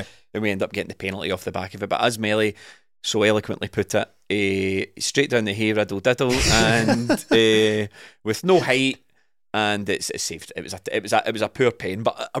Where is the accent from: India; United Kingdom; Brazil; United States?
United Kingdom; Scotland; That's why we all as Scottish football fans suffer, because everyone just goes, ha ha ha, this only happens to you.